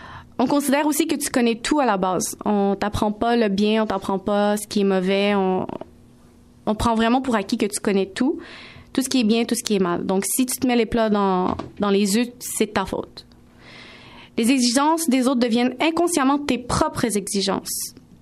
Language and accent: French; Algeria; Je suis une femme d'origine algérienne. Je suis musulmane et ma culture est berbère. Bon, chez nous, en Algérie